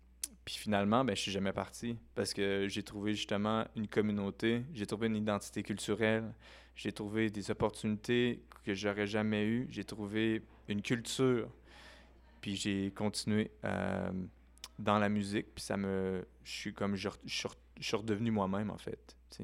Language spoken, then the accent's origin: French; Quebec, Canada; now in Saskatchewan, Canada; Sauf que je suis né au Québec, puis je peux pas nier, dans le fond, qu'il y a ce côté-là culturel qui est important, où ce que j'ai passé des années... formatrice, mm-hmm. dont mon primaire mm-hmm. et mon secondaire 1 et 2 au Québec.